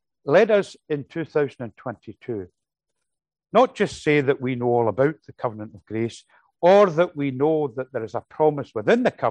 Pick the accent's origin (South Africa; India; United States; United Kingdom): United Kingdom; Glasgow, Scotland; I think back when I was young, I was brought up in the Free Church, and the congregation that I was in Glasgow, the balcony upstairs